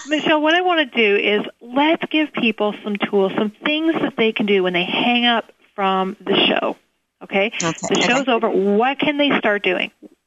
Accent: Canada; being a Canadian

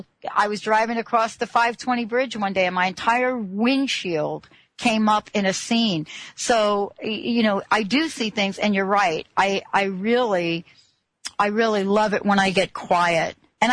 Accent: Plainfield, New Jersey, United States; also born or lived in Bronx, New York; I was born in the Bronx and graduated Plainfield High School in New Jersey and then lived in Morristown, lived in Central Jersey.

